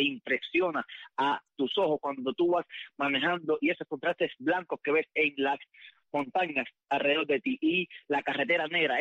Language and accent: Spanish; Cuba; now in Iceland; resido aquí en Islandia desde hace 5 años, desde que salí de Cuba, vine para acá directamente, salí de Cuba en el 2015 y vine para acá, para Islandia.